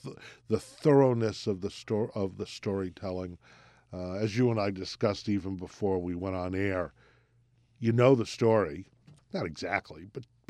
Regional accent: New York, United States; also born or lived in New Haven; You know, I grew up in Metro New York and New Haven, but I felt like an upstater or a Midwesterner.

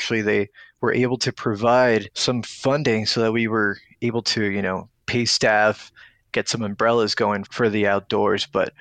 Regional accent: Peru; moved away; We're immigrants from Peru. We came here back in 2001.

